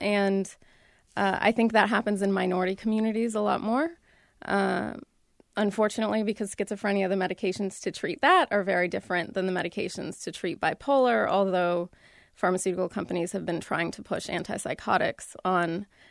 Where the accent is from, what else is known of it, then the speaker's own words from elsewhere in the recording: Dayton, Ohio, United States; Well, I grew up in Dayton, Ohio, and I will give credit to the people there in general. Ohioans are pretty smart.